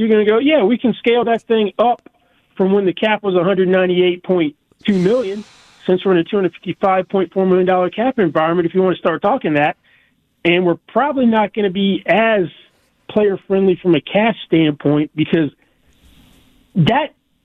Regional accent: Nashville, Tennessee, United States; That's my hometown. Actually, that place is surprisingly the bachelorette party capital of the country.

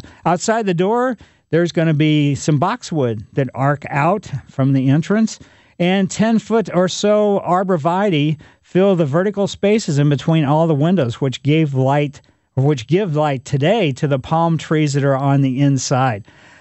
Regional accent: Ellisville, Missouri, United States; when I was a kid growing up in Ellisville, new subdivision had the junipers the Fitzers put

